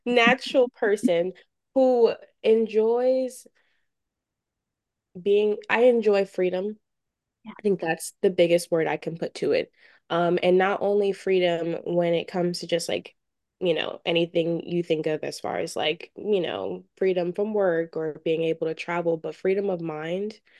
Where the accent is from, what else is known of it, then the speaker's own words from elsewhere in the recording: Virginia, United States; moved away as an adult; also born or lived in New York; now in Florida, United States; I moved, my family moved us from New York to Virginia. I moved from Virginia to Florida.